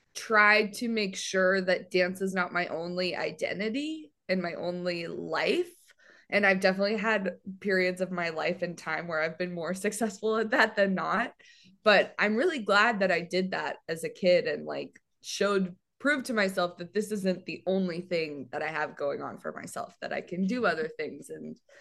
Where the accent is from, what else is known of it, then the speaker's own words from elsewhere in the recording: Colorado Springs, Colorado, United States; I grew up in Colorado. I lived a couple places before that, but my memorable history happened in Colorado. Grew up in Colorado Springs and was kind of always dancing.